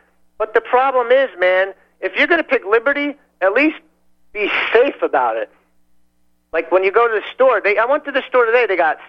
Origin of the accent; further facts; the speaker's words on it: New Jersey, United States; This is where Paul from New Jersey, I got to differ from him, because I'm from New Jersey